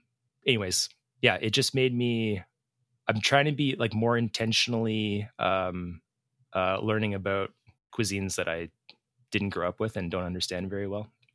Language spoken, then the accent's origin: English; Edmonton, Alberta, Canada; We're two chefs from Edmonton, Alberta, Canada.